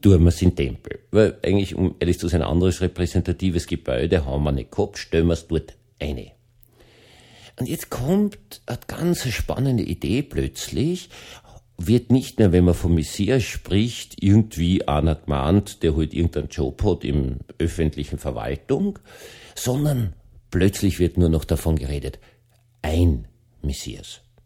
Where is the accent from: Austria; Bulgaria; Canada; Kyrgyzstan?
Austria; Als Österreicher verstehe ich das total. Ich weiß nicht, ob ich es einem Deutschen erklären kann.